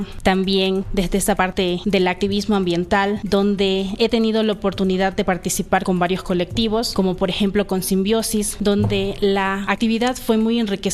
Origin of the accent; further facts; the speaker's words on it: Esmeraldas, Ecuador; soy de Esmeraldas.